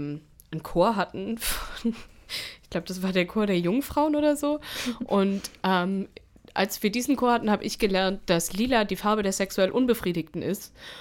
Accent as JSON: {"language": "German", "town": "Steinheim", "region": "Baden-Württemberg", "country": "Germany"}